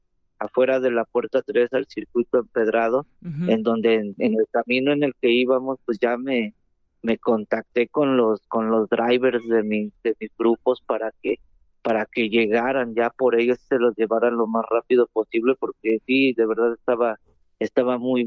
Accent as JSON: {"language": "Spanish", "town": "San Martín", "region": "State of Mexico", "country": "Mexico", "tie": "born or raised there", "said": "porque pues soy nativo del Valle, soy de San Martín."}